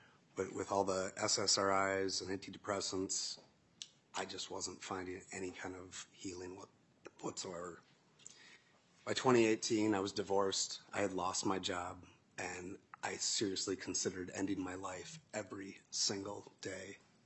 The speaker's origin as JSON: {"language": "English", "region": "Minnesota", "country": "United States", "tie": "born or raised there", "said": "I was born and raised in Minnesota."}